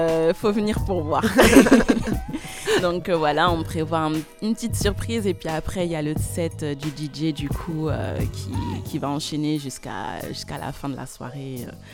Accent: Marie-Galante, Guadeloupe, France; parce que du coup je viens de Marie-Galante

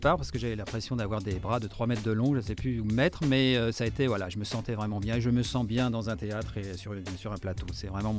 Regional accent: Poissy, Île-de-France, France; now in Verneuil-sur-Seine, France; je suis né à Poissy, un Poissyacais de pure souche. Voilà, j'étais un petit peu me balader, mais pas très loin. Et puis, depuis quelques années, je suis venu à Verneuil-sur-Seine par le travail

